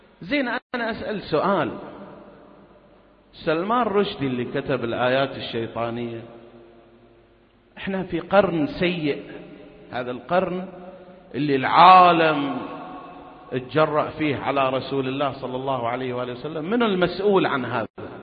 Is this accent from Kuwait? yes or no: yes; Kuwait; يمكن احنا موجود عندنا في الكويت في المنهج